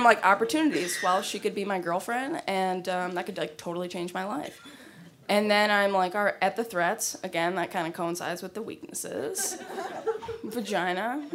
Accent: Midwest, United States; And I was like, I'm just from the Midwest.

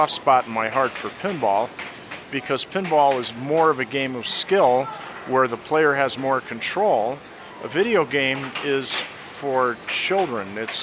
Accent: Michigan, United States; So I grew up in Michigan, and there, you know, it was just the allure of doing something evil and winning something for doing nothing.

